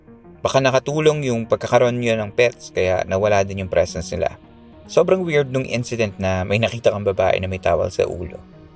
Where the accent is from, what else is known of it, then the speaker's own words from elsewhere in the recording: Eastern Visayas, Philippines; Ang probinsya ko ay somewhere in Eastern Samar. Hindi ko nalang babanggitin yung mismong lugar. Maliit na probinsya lang siya